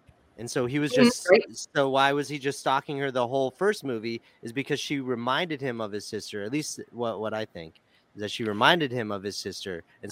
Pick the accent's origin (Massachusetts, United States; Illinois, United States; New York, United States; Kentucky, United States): Massachusetts, United States; Boston; I grew up in Boston. I travel back there, and I forget how to get fucking anywhere now.